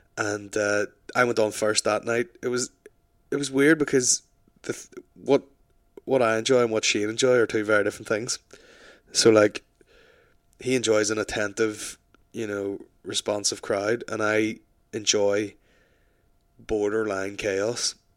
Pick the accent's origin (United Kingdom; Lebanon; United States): United Kingdom; Northern Ireland; But see when I'm over here in the big smoke here, I'm sexy Northern Irish … with my sexy accent.